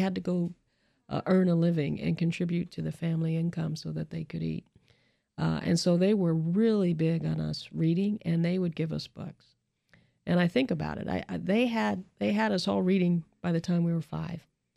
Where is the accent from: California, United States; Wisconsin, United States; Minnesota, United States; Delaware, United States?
California, United States; born there; So my older brother was born in England. I was born in California.